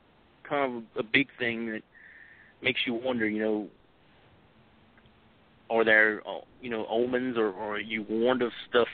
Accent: Louisiana, United States; It was just growing up in Louisiana, like I said, it comes second nature, kind of hearing all the old ghost stories.

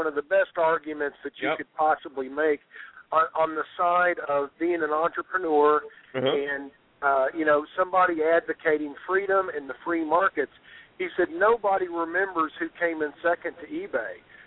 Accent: Lexington, Kentucky, United States; I tell the story a lot about I grew up in Lexington, but my family was from Floyd County

